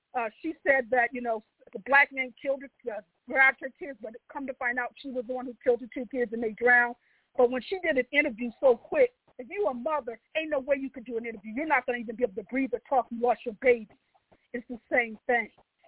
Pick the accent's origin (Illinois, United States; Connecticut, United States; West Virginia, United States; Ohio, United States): Connecticut, United States; Westport; now in California, United States; I'm from Westport, Connecticut. So, and my cousins live in Brooklyn, off of Troop Avenue. But I live in Cali now.